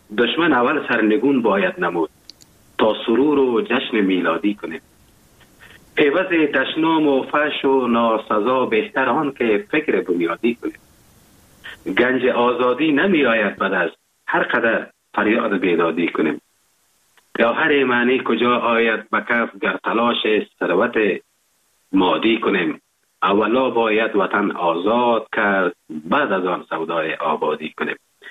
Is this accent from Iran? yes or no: no; Afghanistan; now in Germany; این همی بود که وقتی که من اروپا آمدم، آلمان آمدم، تشویق هموطنا و تشویق تعداد زیاد از افغانهای ناظرینم که دیدم که واقعا بسیار زیاد تشویق کردن، همی پاینده شدم و ماندم در کشور آلمان